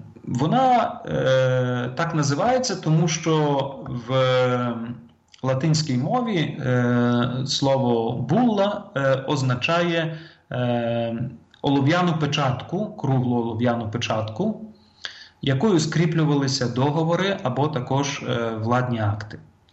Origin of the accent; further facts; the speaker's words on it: Kharkiv, Kharkiv Oblast, Ukraine; Тобто я сам походжу з Харкова, і я пам'ятаю, як це було